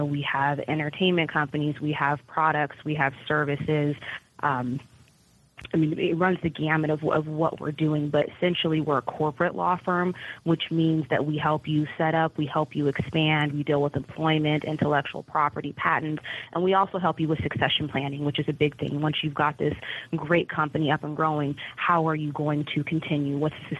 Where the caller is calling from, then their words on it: Chicago, Illinois, United States; I am calling from Chicago, Illinois.